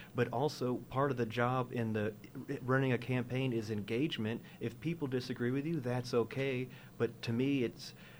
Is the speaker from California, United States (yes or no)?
no; Nashville, Tennessee, United States; I'm from Nashville.